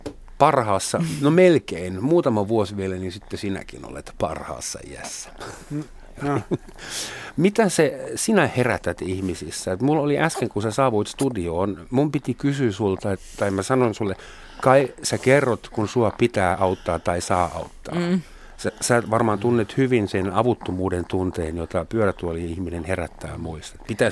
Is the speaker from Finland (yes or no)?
no; Germany; Mun virallinen vamma on se, että mä olen Saksasta kotoisin.